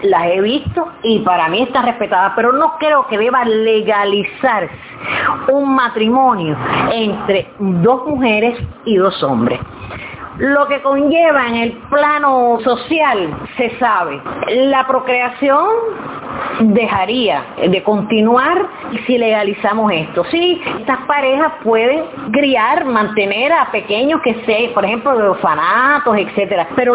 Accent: Cuba; Pero en mi país, mi Cuba, este que yo he visto, este terruño que he visto con tanta justicia

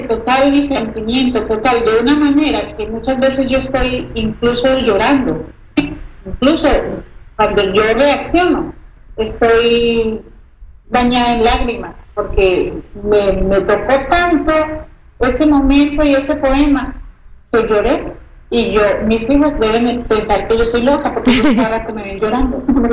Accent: Medellín, Antioquia, Colombia; O sea, para mí, Antioquia, Medellín, es de lo mejor que hay.

